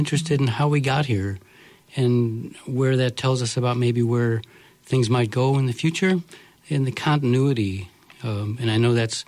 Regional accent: Chicago, Illinois, United States; now in West Virginia, United States; I've been in West Virginia about 20 years, although I've lived all over the country. I was born in Illinois. And so my roots are in Chicago music, blues, folk, rock, classical, ethnic music, all that stuff in Chicago. I was exposed to all of that growing up.

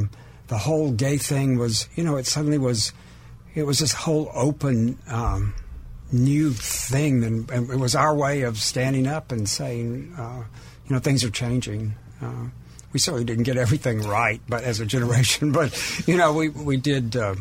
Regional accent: Rainbow City, Alabama, United States; born there; I was born in Rainbow City, Alabama, which seems very appropriate to me. But anyway, my dad was a Methodist minister in the North Alabama Conference.

